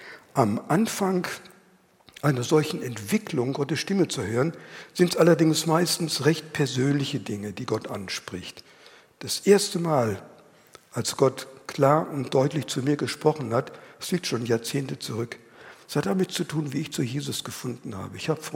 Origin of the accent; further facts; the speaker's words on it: Northern Germany, Germany; In Norddeutschland, wo ich herkomme, sagt man knauserig. Hier heißt es geizig.